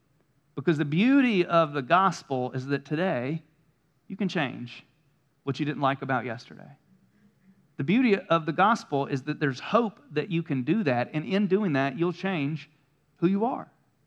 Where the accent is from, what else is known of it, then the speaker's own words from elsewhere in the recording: the South, United States; I spent the first 18 years of my life, I grew up here in the South, went to church and Sunday school and youth group